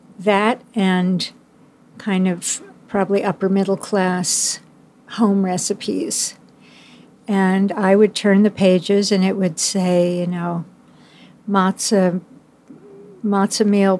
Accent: Lakewood, New Jersey, United States; I grew up mostly in Lakewood, New Jersey.

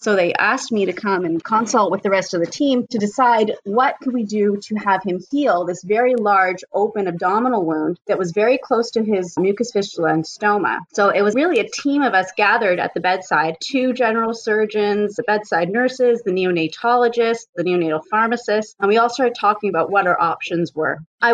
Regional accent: Canada; especially being a Canadian, my first time at WOCN in the States

